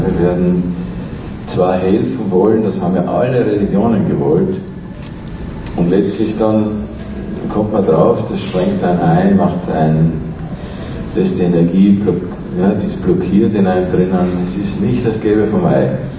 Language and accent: German; Austria; ich komme aus Österreich, habe dort ein Institut und auch in Spanien